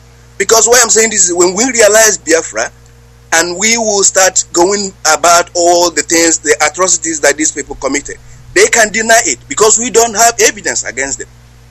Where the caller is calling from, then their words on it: New Zealand; I'm calling from New Zealand.